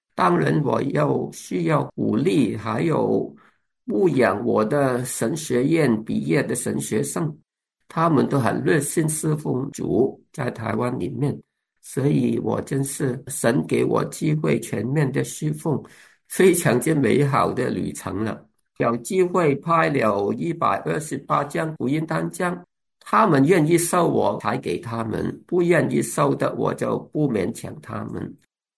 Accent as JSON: {"language": "Chinese", "country": "Hong Kong", "tie": "born or raised there", "said": "因为我在香港长大，我跟小学同学、中学同学、大学同学都有机会再见面"}